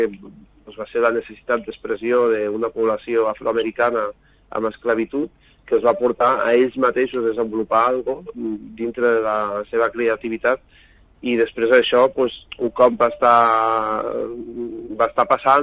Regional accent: Catalonia, Spain; és que jo vinc del Priorat, saps?

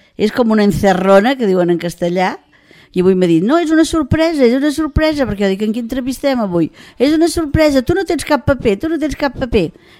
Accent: Tarragona, Catalonia, Spain; born there; A Tarragona. Tarragona capital.

